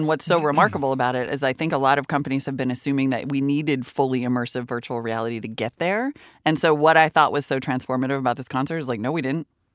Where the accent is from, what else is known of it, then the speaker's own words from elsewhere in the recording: Montana, United States; also born or lived in North Dakota; It got to me because I grew up in Montana and North Dakota, or what we, when I was growing up, called Indian Country.